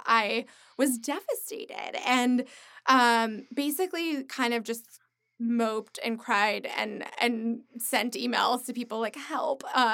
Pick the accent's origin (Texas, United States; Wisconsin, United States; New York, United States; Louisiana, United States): New York, United States; now in Los Angeles, United States; Like, I'm a New Yorker. I live in New York. Like, this is what I do.